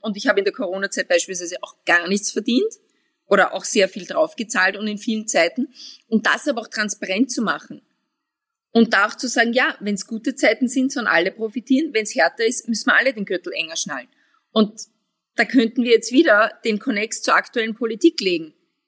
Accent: Austria; ihr habt mich geholt als Österreicherin

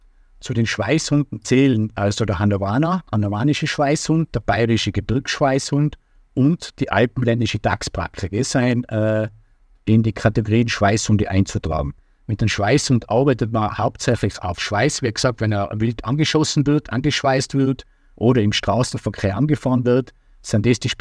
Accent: Scharnitz, Tyrol, Austria; wo ich herkomme aus Scharnitz im Hochgebirge

